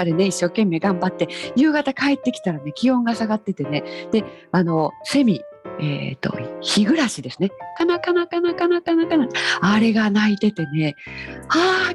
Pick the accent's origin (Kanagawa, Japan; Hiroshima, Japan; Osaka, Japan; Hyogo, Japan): Osaka, Japan; うちあの大阪、私大阪ですけれども、